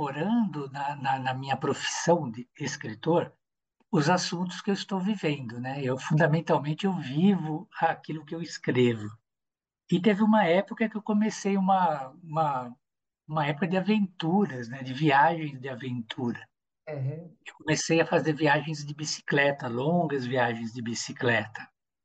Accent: São Paulo, Brazil; Eu sou paulistano, nascido no dia 7 de setembro na maternidade de São Paulo. Mais paulistano que eu, impossível.

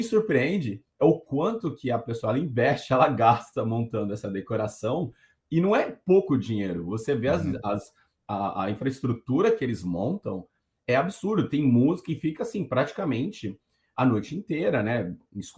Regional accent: United States; also born or lived in Brazil; eu moro em Nova York. Eu sou norte-americano, porém eu morei 20 e poucos anos no Brasil. E eu retornei para cá aproximadamente há uns 10 anos atrás. E tô aqui vivendo a vida em Nova York

